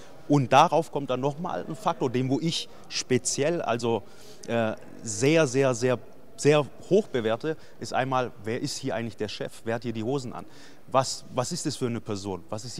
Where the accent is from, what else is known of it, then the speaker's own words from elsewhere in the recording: Baden-Württemberg, Germany; ich als Schwabe